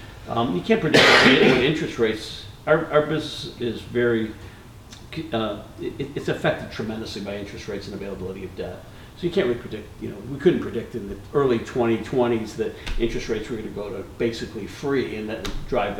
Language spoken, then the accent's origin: English; Highland Park, Illinois, United States; And, you know, Tip and I grew up in Highland Park, and Tip lived in Highwood as a kid